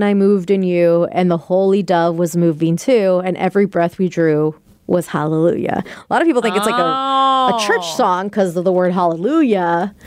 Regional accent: Ireland; Growing up in Ireland, the church is always there.

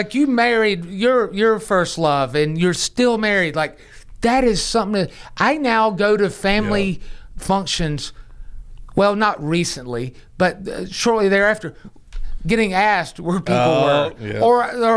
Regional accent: the South, United States; I'm a Southerner who doesn't like sweet tea, potato salad, or mayonnaise.

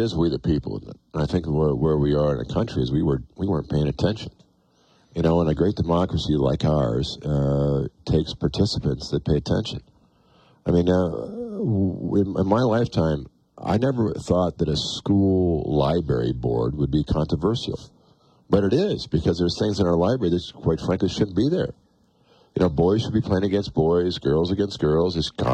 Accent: Whitefish, Montana, United States; On the east side, I'm from Whitefish.

